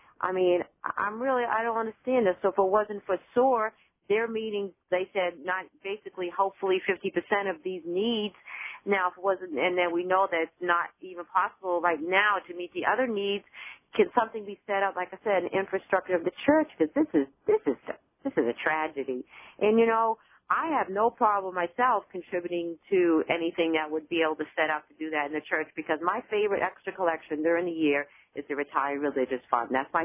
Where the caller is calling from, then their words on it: Tampa, Florida, United States; I'm from Tampa, Florida, and I have a couple of questions.